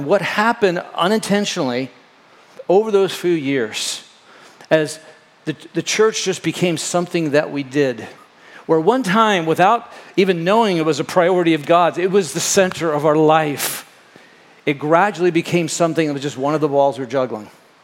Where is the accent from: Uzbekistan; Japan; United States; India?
United States; Florida; I grew up in Florida and I grew up surfing